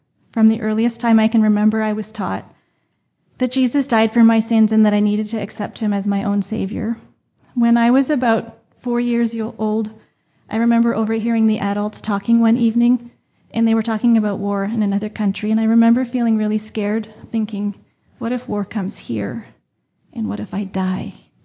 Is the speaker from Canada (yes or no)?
yes; Nova Scotia, Canada; I am originally from Nova Scotia in Canada, and our family lives in New Brunswick.